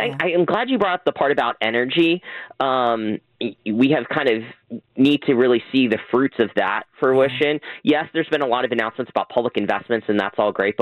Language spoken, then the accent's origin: English; Lancaster, Pennsylvania, United States; Yes, I am from Lancaster, Pennsylvania. I'm a grad of Manheim Township.